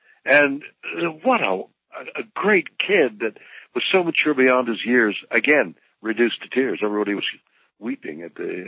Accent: Canada; now in United States; I came from Canada, and I was too young to go to the Second World War, and by the time I came down here, too old to go to Vietnam.

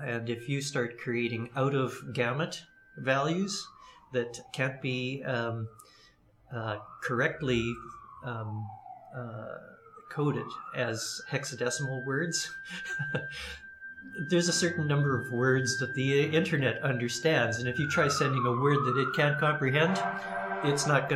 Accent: Saskatchewan, Canada; Well, I grew up in southeastern Saskatchewan, Canada.

